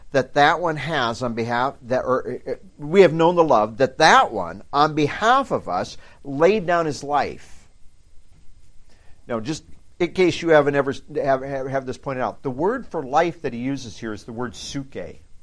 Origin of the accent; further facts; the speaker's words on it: Britt, Iowa, United States; You know, I grew up near Britt, Iowa, where they had hobo days.